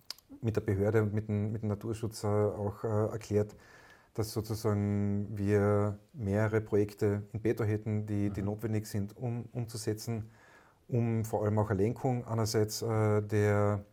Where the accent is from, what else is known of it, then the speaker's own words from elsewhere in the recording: Tyrol, Austria; Mein Urlaub führt mich ein paar Tage nach Osttirol, in meine alte Heimat